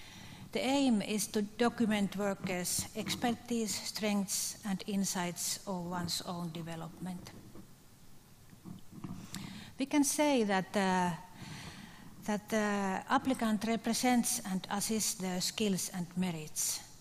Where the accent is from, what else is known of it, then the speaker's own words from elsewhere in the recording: Finland; English is a second language; I come from Finland.